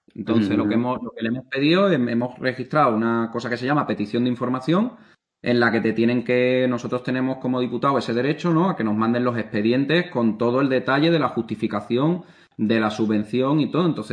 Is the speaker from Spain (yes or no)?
yes; Madrid, Community of Madrid, Spain; yo como madrileño